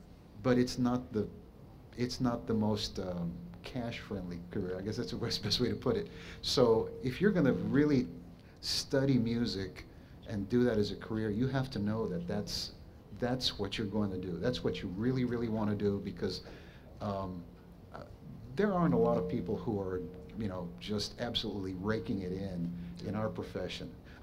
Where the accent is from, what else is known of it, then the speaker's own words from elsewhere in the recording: Texas, United States; moved away as an adult; also born or lived in Rochester; I was there in Rochester for 5 years, and aside from the weather, which was a drastic change from growing up in South Texas, I really enjoyed it.